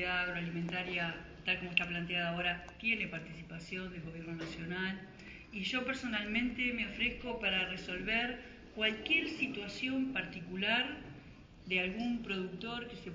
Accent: Uruguay; mi contribución como uruguaya

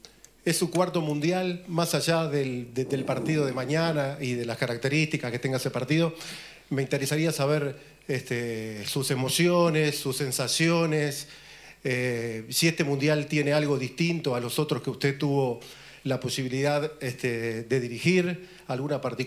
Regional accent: Uruguay; somos periodistas uruguayos

